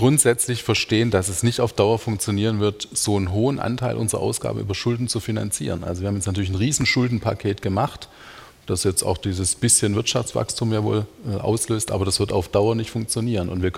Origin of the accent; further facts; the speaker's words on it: Ludwigsburg, Baden-Württemberg, Germany; ich komme aus Ludwigsburg.